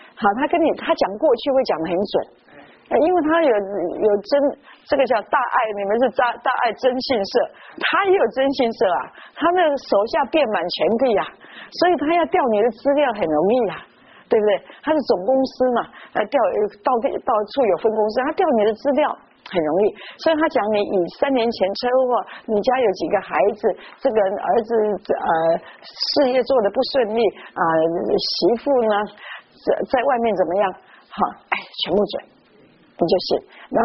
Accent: Taiwan; 我们台湾人

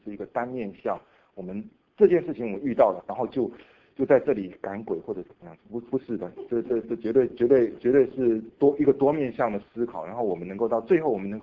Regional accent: Taiwan; 我们从台湾来的都有这么一个压力

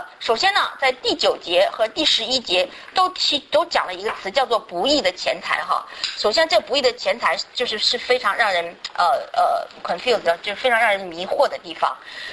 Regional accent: Northeast China, China; accent: Northeastern; 我们中国人我们东北话叫手不紧

